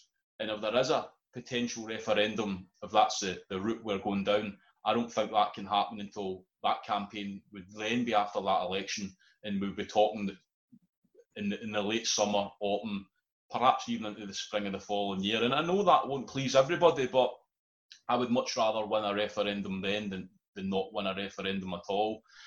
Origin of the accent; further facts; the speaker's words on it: Scotland, United Kingdom; I come from Inverclyde, where more people have died than any other part of Scotland.